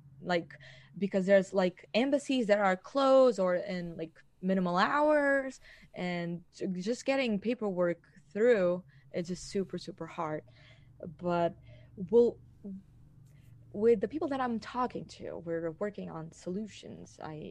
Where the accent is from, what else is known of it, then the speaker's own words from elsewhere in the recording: Portugal; English is a second language; because I am from Portugal and they cannot legally have me.